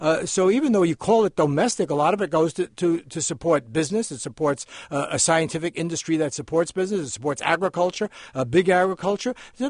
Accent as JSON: {"language": "English", "region": "California", "country": "United States", "said": "I'd love it as a Californian, a taxpayer, to get all of our federal money back"}